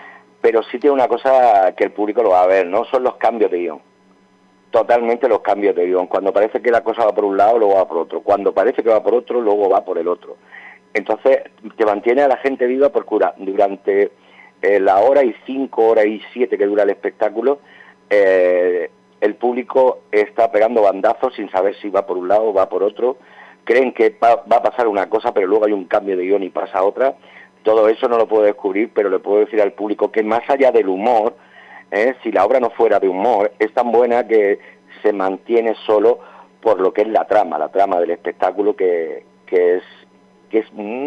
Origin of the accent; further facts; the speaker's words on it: Cartagena, Region of Murcia, Spain; born there; Yo nací en Cartagena